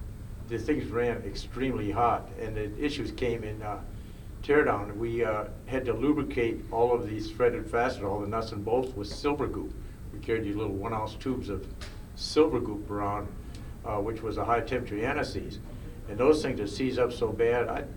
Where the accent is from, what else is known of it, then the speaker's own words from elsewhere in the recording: Clawson, Michigan, United States; And I grew up in Clawson, Michigan.